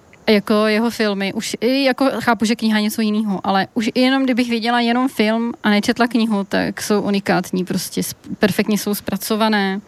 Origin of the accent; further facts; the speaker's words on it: Plzeň, Plzeň Region, Czechia; a v neposlední řadě i to, že pocházíme z Plzně.